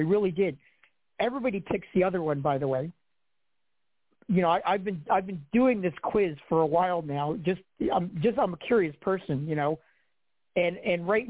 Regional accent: Ecuador; now in Falls Church, United States; I'm from Ecuador, by the way, and I live here in Falls Church

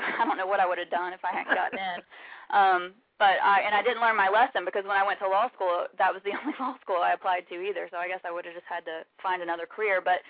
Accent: Ringgold, Georgia, United States; Well, I grew up in Ringgold, Georgia, which is in the northwest corner of the state, just above or just below Chattanooga. And, you know, born and raised there

